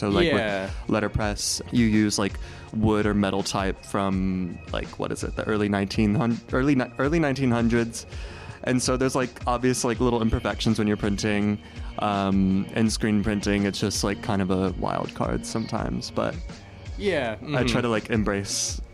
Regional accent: Mississippi, United States; now in Richmond, United States; So South Mississippi.

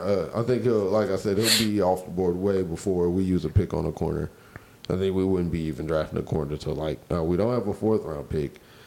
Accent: Austin, Texas, United States; UT fan. Growing up in Austin. They made the traffic. Everybody was a UT fan.

